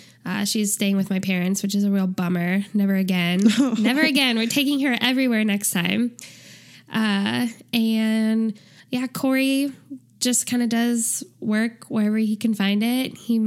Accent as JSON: {"language": "English", "town": "St. Louis", "region": "Missouri", "country": "United States", "said": "I am, like you said, from St. Louis."}